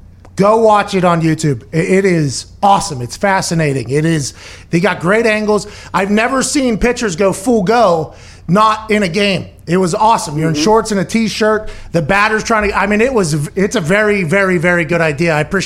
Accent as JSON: {"language": "English", "town": "Pittsburgh", "region": "Pennsylvania", "country": "United States", "said": "Pittsburgh stink. I mean, I'm from Pittsburgh."}